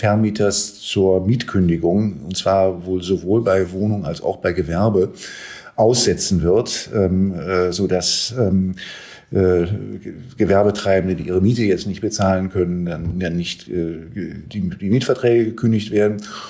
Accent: Berlin, Germany; als Berliner

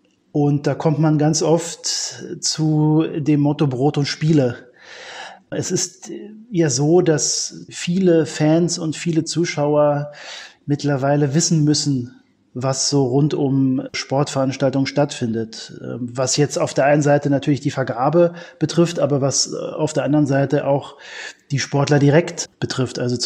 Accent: Berlin, Germany; born there; Ich bin 1976 in Berlin geboren

